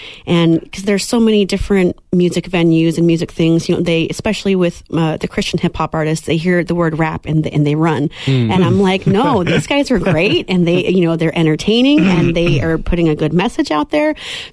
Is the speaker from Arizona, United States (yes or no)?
yes; Tucson, Arizona, United States; also born or lived in Nashville; So I spent some time in Nashville. I'm from Tucson, and then I moved to Nashville for a while where I got into songwriting